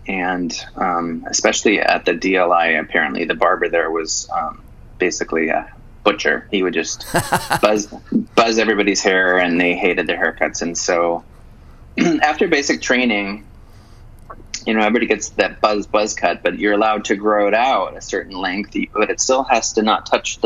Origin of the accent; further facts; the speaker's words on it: Wisconsin, United States; moved away as an adult; And then, so I was stationed in California for a year, and I kind of liked, growing up in Wisconsin too, you kind of idolize California as being a paradise with beaches and, you know, swimming pools and movie stars.